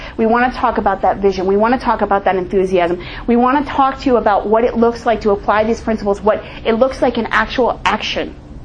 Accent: New Jersey, United States; I'm a degenerate from New Jersey. I get to travel all over the world and talk to alcoholics and do cool-ass shit.

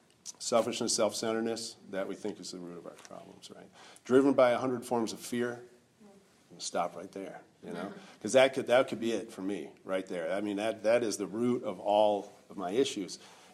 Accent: Madison, Wisconsin, United States; I am from Madison, Wisconsin.

